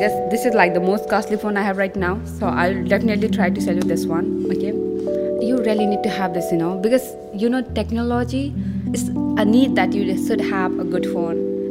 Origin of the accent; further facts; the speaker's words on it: Nepal; moved away as an adult; now in United States; I'm from Nepal, but I moved here with my husband, going to be one year now.